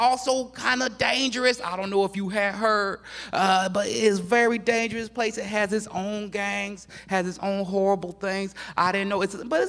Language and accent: English; Chicago, Illinois, United States; now in Oregon, United States; I grew up in Chicago, Illinois. Thank you so much. Thank you. I built it myself. It's a rough place. It's a rough place to grow up